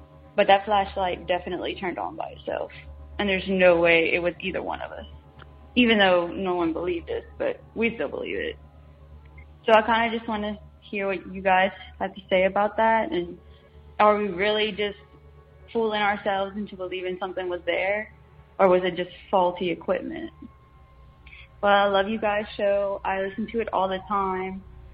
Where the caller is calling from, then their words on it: Louisiana, United States; I'm from South Louisiana.